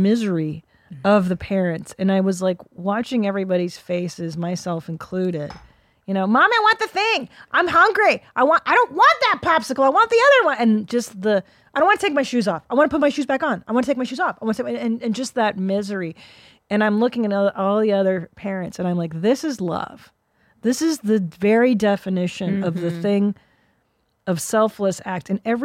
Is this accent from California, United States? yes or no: yes; California, United States; Because I'm familiar. I grew up in California.